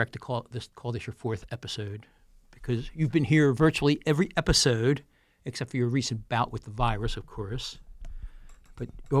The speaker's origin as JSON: {"language": "English", "town": "Abington", "region": "Pennsylvania", "country": "United States", "tie": "born or raised there", "said": "he's President of Professionally Speaking Toastmasters in my hometown of Abington, and he lives up the street from me."}